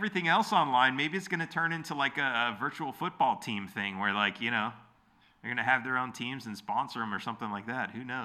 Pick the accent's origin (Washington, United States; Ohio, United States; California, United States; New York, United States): California, United States; Los Angeles; moved away; I mean, I grew up in Los Angeles and I left because, I mean, that was one of the reasons.